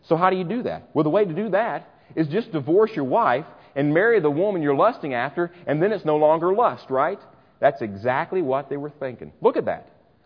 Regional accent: Kentucky, United States; because I'm from Kentucky, I mean, I don't even wear shoes in Kentucky

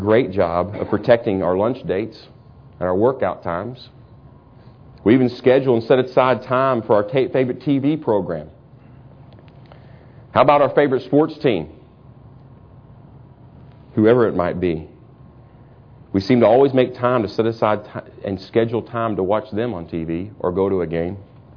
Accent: Missouri, United States; I'm from Missouri, the Show Me State.

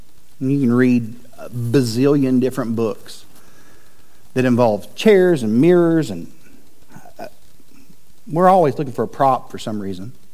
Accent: Chattanooga, Tennessee, United States; I grew up in Coca-Cola country. Atlanta's Coca-Cola, Chattanooga, where I was a child and much of an adult.

